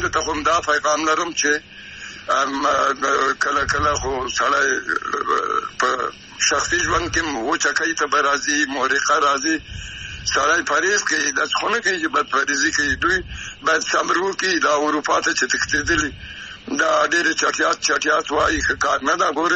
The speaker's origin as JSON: {"language": "Pashto", "country": "Afghanistan", "said": "نو دوی بعد چې زه افغان یم نارینه"}